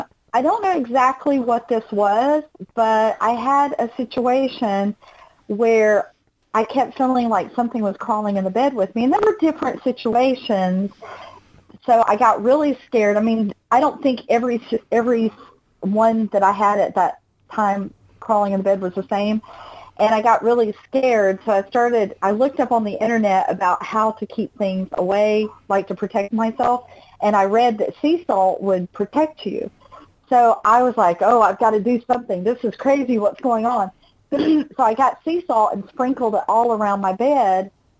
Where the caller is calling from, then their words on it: Georgia, United States; from Georgia.